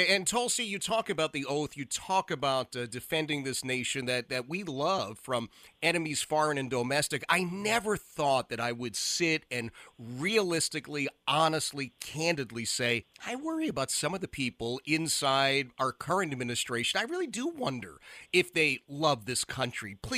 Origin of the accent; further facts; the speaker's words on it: Philadelphia, Pennsylvania, United States; And I grew up a little bit differently than you did, but I grew up in Philadelphia, and we were all Democrats.